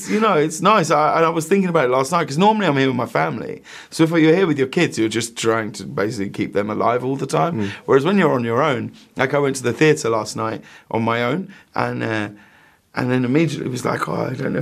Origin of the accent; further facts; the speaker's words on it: High Wycombe, South East England, United Kingdom; I remember growing up in High Wycombe thinking, going down to the Wycombe town centre, that was just the centre of the world